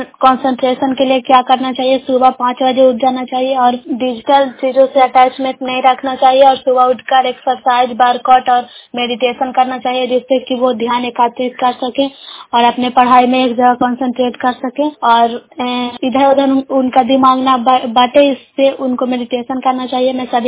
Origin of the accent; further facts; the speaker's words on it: Nalanda, Bihar, India; ग्राम bearing पुष्प मुख्यता जो नालंदा की निवासी हूँ।